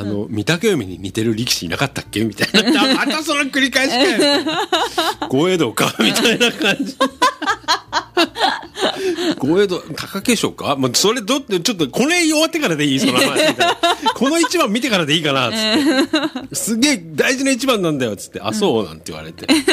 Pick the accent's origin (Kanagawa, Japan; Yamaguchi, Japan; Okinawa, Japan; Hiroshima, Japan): Kanagawa, Japan; Yokosuka; born there; 私あの横須賀の生まれじゃないですか、